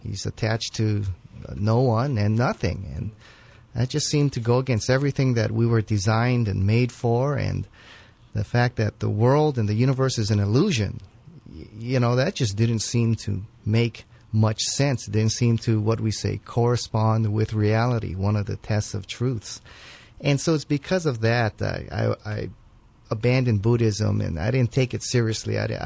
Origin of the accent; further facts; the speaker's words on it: Hawaii, United States; I grew up in the Nu'uanu Valley, grew up in a Japanese home. So, of course, I was exposed to Buddhist the background and Buddhist teachings.